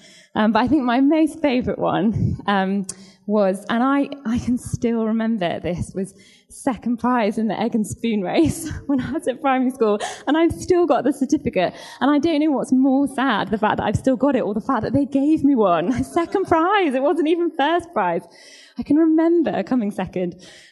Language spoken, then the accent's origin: English; East Midlands, United Kingdom; now in London, United Kingdom; I'm not from London. I'm from, well, technically the Midlands, but you will all know it as the North, from Derbyshire.